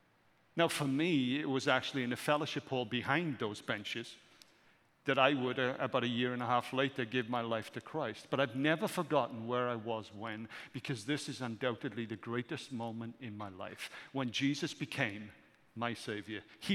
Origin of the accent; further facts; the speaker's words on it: United Kingdom; All right, I'm British. I don't say Z, I say Z, okay?